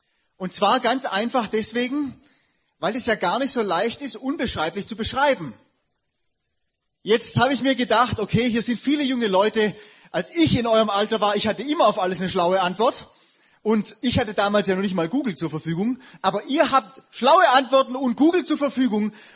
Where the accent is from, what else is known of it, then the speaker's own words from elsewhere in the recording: Southern Germany, Germany; ich bin ja auch Deutscher, Süddeutscher, bin nach Hause gekommen